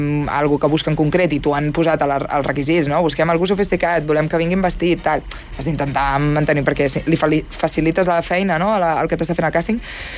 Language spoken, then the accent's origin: Catalan; Barcelona, Catalonia, Spain; perquè jo vaig estar treballant a Mallorca i jo soc de Barcelona.